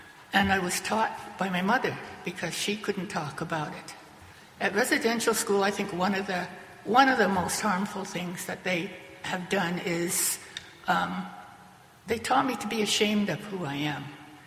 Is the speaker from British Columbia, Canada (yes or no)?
yes; Prince Rupert, British Columbia, Canada; I'm from the Tsimshian First Nation in Prince Rupert, B.C. My reserve is called Lahwa Lams, which means place of wild roses in my language, and my language is called the Smalyach language.